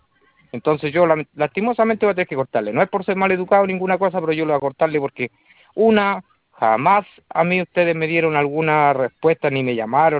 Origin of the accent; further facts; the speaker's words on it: Talca, Maule, Chile; yo soy de Talca